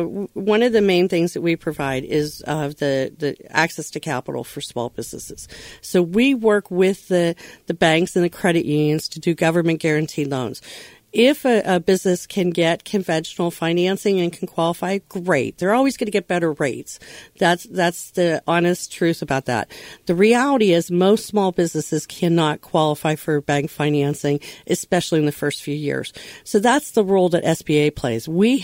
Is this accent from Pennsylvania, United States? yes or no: yes; Pittsburgh, Pennsylvania, United States; Yes, growing up in Pittsburgh, we would get confused on Saturdays because we thought the Steelers were playing, and it was actually the Hawkeyes.